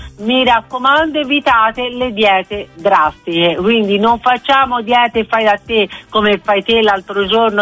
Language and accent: Italian; Livorno, Tuscany, Italy; Sono livornese, ecco. Sono livornese